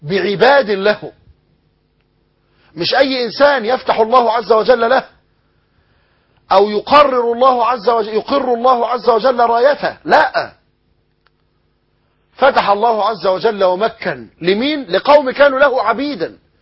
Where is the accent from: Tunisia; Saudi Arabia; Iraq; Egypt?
Egypt